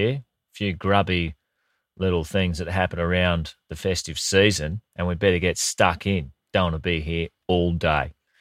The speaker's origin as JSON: {"language": "English", "town": "Brisbane", "region": "Queensland", "country": "Australia", "tie": "born or raised there", "said": "Like a couple of times when I grew up in Brisbane, you get like a metre in an hour."}